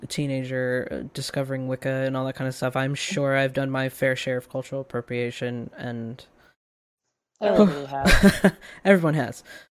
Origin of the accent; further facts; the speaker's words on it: Philadelphia, Pennsylvania, United States; I'm more like, I'm from Philly. Like, I identify more with that than I'm Irish and Scottish and whatever.